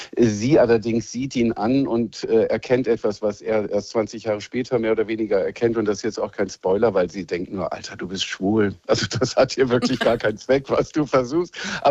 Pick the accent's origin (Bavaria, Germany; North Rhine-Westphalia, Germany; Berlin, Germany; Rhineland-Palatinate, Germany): Berlin, Germany; Also ich finde gerade als Berliner, es ist was Spannendes zu lesen.